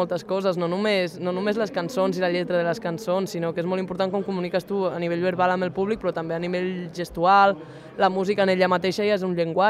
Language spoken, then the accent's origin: Catalan; Catalonia, Spain; first language Aranese; veure que la meva llengua amb la que he après a escriure, a parlar, a llegir, amb la que he crescut, que és l'occità, és l'aranès, està perdent parlants